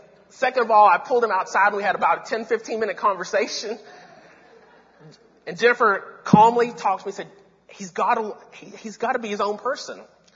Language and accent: English; Knoxville, Tennessee, United States; I grew up outside of Knoxville, so I'm a huge Tennessee Vols fan.